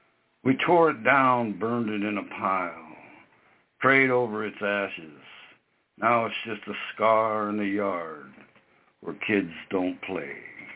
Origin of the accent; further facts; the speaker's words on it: Watsonville, California, United States; You know, I'm from Santa Cruz, Watsonville.